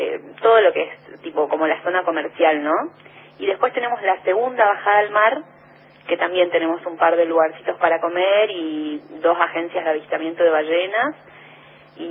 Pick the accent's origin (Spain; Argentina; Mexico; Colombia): Argentina; Corrientes; also born or lived in Buenos Aires; now in Puerto Pirámides, Argentina; Soy de Corrientes.